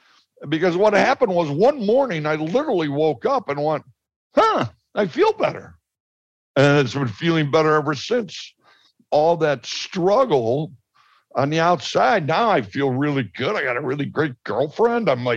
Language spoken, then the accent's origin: English; Chicago, Illinois, United States; I had a fascination with Pablo Escobar because I'm from Chicago.